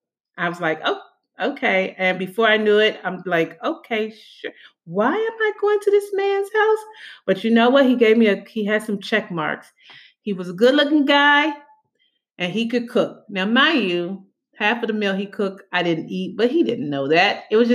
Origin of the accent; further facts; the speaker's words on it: Washington, District of Columbia, United States; born and raised in Washington, D.C. D.C., yes, yes, yes.